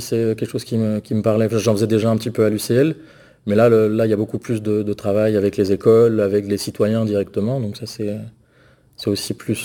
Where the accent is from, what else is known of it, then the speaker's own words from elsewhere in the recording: France; moved away as an adult; now in Belgium; je suis français de base. Je suis arrivé en Belgique il y a 20 ans maintenant pour faire une thèse à l'Université catholique de Louvain.